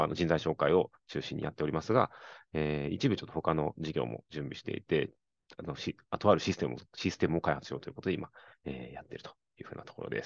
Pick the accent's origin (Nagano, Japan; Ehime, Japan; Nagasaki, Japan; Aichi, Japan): Ehime, Japan; moved away as an adult; もともと私は今43なんですけども、年齢は。愛媛の出身でして、で、めっちゃ田舎出身なんですけども、大学から関西に行ってまして